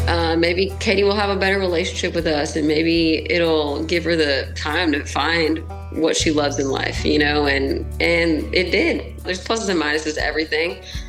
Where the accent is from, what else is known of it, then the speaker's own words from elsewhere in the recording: New Braunfels, Texas, United States; So I'm from Texas, from New Braunfels, Texas. It is in between San Antonio and Austin. It used to be a small town. It's not so small anymore.